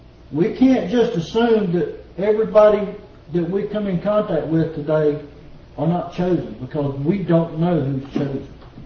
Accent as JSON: {"language": "English", "region": "the South", "country": "United States", "said": "I know my English ain't good. I'm a Southerner, okay?"}